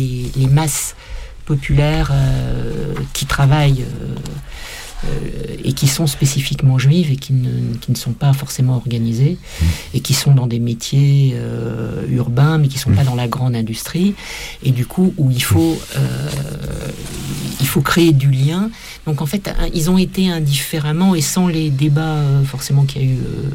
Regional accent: France; nous en tant que Français

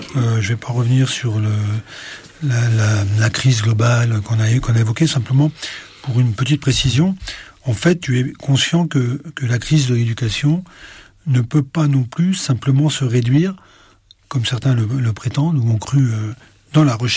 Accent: Île-de-France, France; puisque je suis du Val-d'Oise

